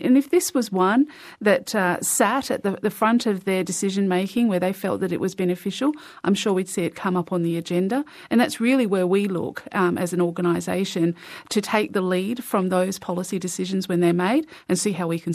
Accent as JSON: {"language": "English", "town": "Perth", "region": "Western Australia", "country": "Australia", "said": "I hail from Perth"}